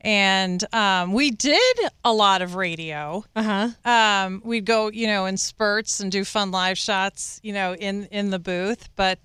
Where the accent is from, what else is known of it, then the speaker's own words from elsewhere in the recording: Wisconsin, United States; No, I'm from Wisconsin. I grew up in Wisconsin.